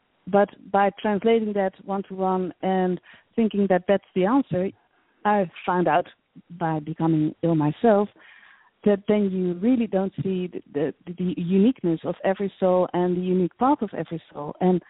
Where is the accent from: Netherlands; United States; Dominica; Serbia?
Netherlands; English is a second language; I'm Dutch, I must say, because you probably can hear it in my accent, but I'm Dutch. I'm from the Netherlands in Europe.